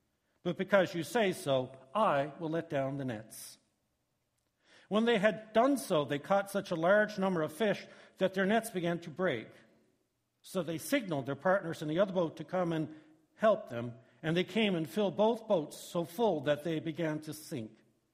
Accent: Newfoundland and Labrador, Canada; I grew up in Newfoundland. You guys know that.

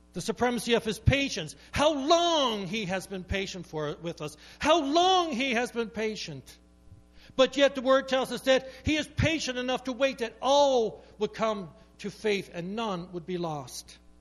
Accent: Newfoundland and Labrador, Canada; Now, I grew up in Newfoundland, right beside the ocean, and we saw lots and lots of strong storms, didn't we?

